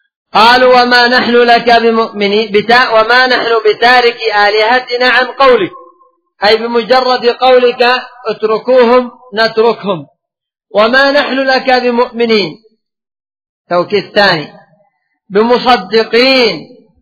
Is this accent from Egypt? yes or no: no; Yemen; اعتقاد عندنا في اليمن في ابن علوان